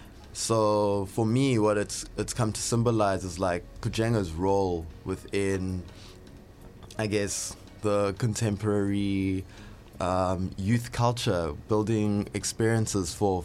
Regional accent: Port Elizabeth, Eastern Cape, South Africa; now in Cape Town, South Africa; I'm from Port Elizabeth, or Qeberha now. Originally, what brought me to Cape Town was music. I came here to study music, and I studied music.

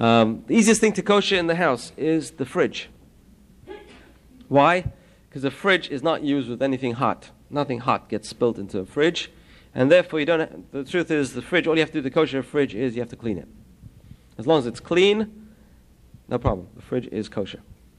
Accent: England, United Kingdom; I come from England

